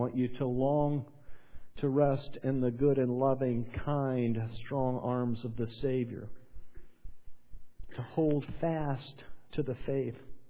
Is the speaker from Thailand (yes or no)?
no; the South, United States; But I grew up in the South, where it was normal and expected that you went to church on Sunday.